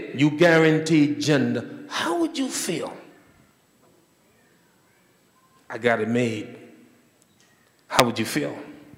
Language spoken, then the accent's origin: English; New York, United States; I came. I'm from New York. You can't frighten me.